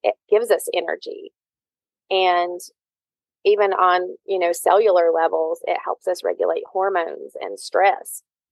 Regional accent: Virginia, United States; now in Charlotte, United States; I currently live in Charlotte, North Carolina. I grew up in Virginia, and we had snow there, and I don't miss the snow either. I grew up in the mountains, and I do not miss the snow.

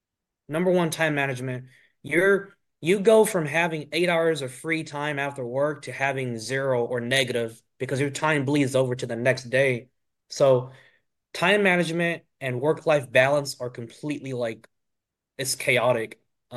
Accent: Valdese, North Carolina, United States; also born or lived in Sacramento; I was born in Sacramento. We moved to North Carolina in 96. And then I grew up most of my life in Valdez, North Carolina. It's a little small town going towards Morganton and Asheville.

